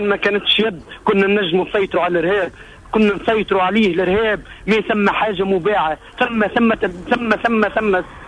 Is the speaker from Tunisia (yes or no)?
yes; Tunisia; وقتيش عرفت روحي اللي أنا تونسي ممكن من العمر 16 سنة